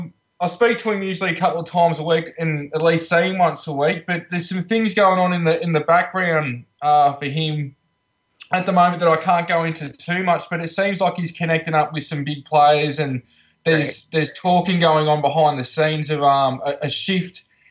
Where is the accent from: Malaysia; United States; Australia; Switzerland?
Australia; Albury, New South Wales; So my brother's down from Albury at the moment, my hometown.